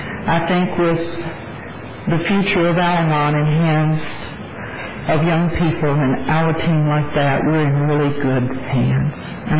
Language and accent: English; Texas, United States; I'm from Texas. That's no excuse.